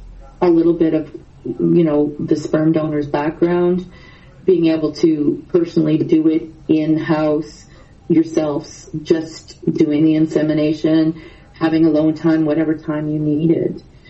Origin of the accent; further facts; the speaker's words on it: Yarmouth, Nova Scotia, Canada; But I have to say, in Yarmouth, my hometown, when I went, and I usually pick up Waves to do the foster family diversity stuff, I found it in the porn section.